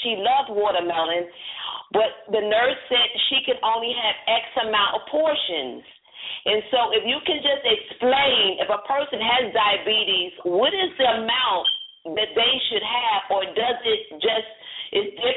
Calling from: Orlando, Florida, United States; I'm calling in from Orlando, Florida. … I'm absolutely enjoying the program.

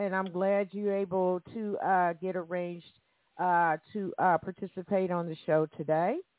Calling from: Evansville, Indiana, United States; I am calling from Evansville, Indiana. Yes, I am in Evansville, Indiana.

